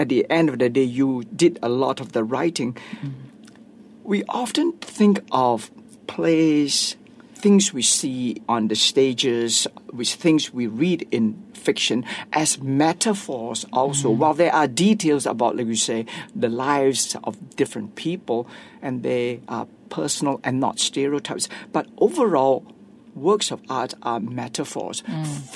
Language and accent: English; Malaysia; When I'm overseas, very easy. I'm righ